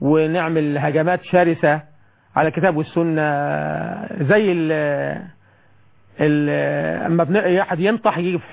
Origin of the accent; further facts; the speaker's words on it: Egypt; ولحد عندنا في مصر بالرغم من الكلام ده كله